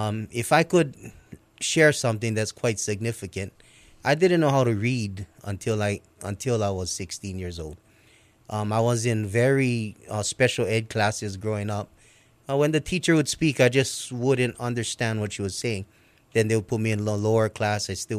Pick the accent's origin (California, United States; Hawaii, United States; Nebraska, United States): Hawaii, United States; Waimalu; I grew up in the Waimalu area, and it was a quite violent neighborhood, a lot of drugs, exposure to violence. A lot of, it was a low-income area